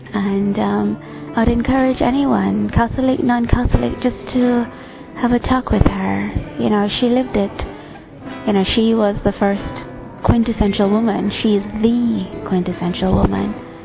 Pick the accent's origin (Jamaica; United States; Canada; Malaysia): Jamaica; I'm from Jamaica